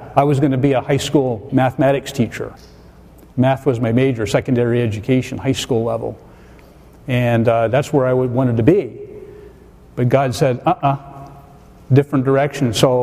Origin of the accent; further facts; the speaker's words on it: Schuylkill Haven, Pennsylvania, United States; We lived, I grew up in Schuylkill Haven, coal town, and then we moved out right outside of the town to a place called Reedsville area, and I grew up in Reedsville EC Church, actually.